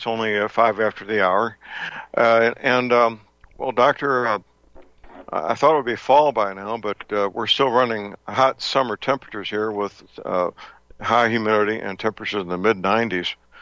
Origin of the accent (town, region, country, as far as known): St. Louis, Missouri, United States; born or raised there